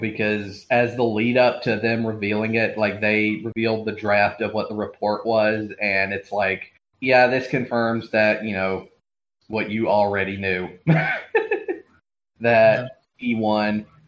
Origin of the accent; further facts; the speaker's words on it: Georgia, United States; And the first one, my home state of Georgia, specifically in Atlanta